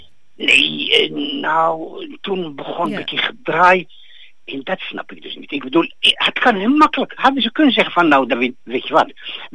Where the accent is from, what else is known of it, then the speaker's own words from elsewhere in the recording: Israel; now in Netherlands; Ik kom uit Israël hier naartoe.